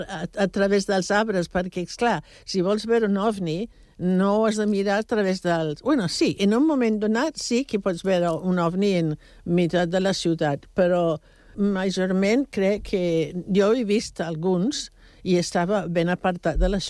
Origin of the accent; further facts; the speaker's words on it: England, United Kingdom; la meva infància a Anglaterra, que vivia al camp, el meu pare era teixidor, i jo vivia en un ambient d'arbres